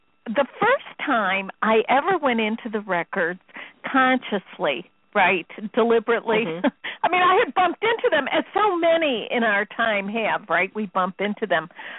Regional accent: Chicago, Illinois, United States; Listen, I'm from Chicago. We don't use words like that.

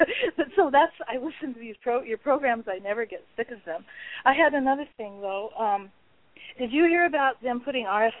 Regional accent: Oregon, United States; I'm from Oregon. I'm sorry. I'm kind of in shock.

